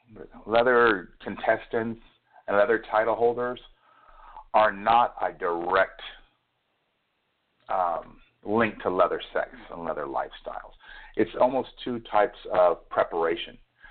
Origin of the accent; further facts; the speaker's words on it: Oxnard, California, United States; I grew up in Oxnard, which is, although a very racially balanced community, my upbringing wasn't around a strictly black church or black neighborhood.